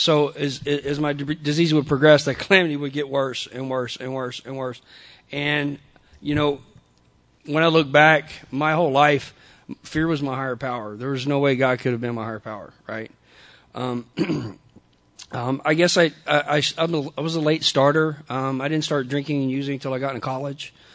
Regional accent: Texas, United States; I'm from a really prehistoric part of Southeast Texas. I'm Cajun

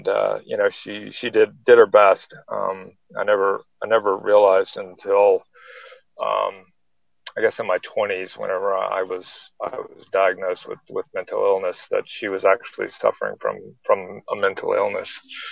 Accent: Victorville, California, United States; born there; So I was born in Victorville, California. My father was in the Air Force.

